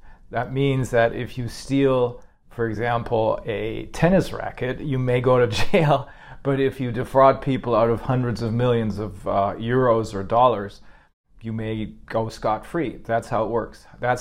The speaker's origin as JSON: {"language": "English", "region": "Bremen", "country": "Germany", "tie": "born or raised there", "said": "Bremen is my hometown in Germany"}